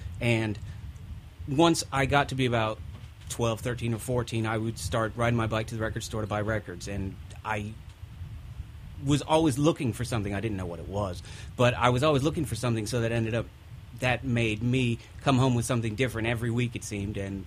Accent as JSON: {"language": "English", "town": "Indianapolis", "region": "Indiana", "country": "United States", "tie": "born or raised there", "also_born_or_lived": "Fort Wayne", "lives_now": "Richmond, United States", "said": "Yes, I grew up in Indiana. I spent most of my young life in Indianapolis. I was in Fort Wayne, Indiana for a couple of years. So Indiana was my home. Virginia is my home."}